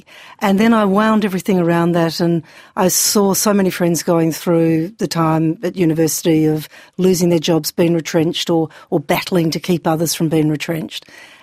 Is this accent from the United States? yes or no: no; Australia; You know, as an Australian filmmaker, it's going to be chopped back.